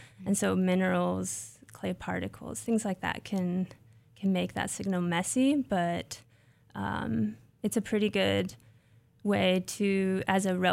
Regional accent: Nebraska, United States; And I grew up in Nebraska. I did my master's there, but worked in Ohio.

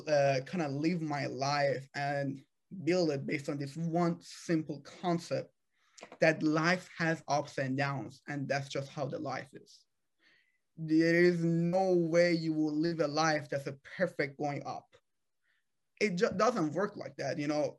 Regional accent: Iran; I'm a product of a third world country. I'm from Iran.

